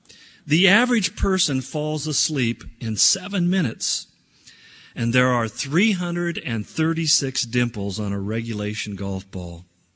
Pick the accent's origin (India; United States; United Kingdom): United States; California; Almonds are a member of the peach family, of course, growing up in California. I knew that.